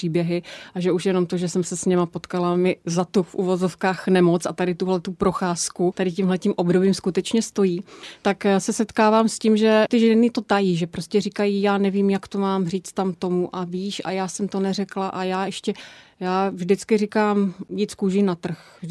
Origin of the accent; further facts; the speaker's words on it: Olomouc, Olomouc Region, Czechia; To, že jsem Olomoučák, neznamená, že oslovím onkologii, kterou mám tady po ruce